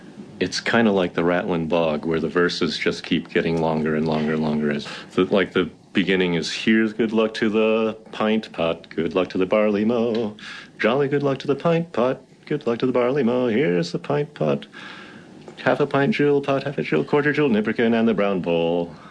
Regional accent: Los Angeles, California, United States; now in Gweedore, Ireland; I'm from Los Angeles. How did I end up here? Mostly I came here pursuing fiddle music and decided to stay.

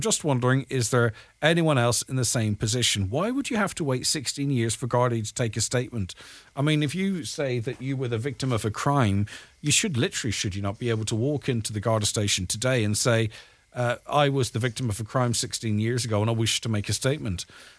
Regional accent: County Donegal, Ireland; We're from Donegal, but we've had to go to Dublin, as that was the hospital that could have our baby that early.

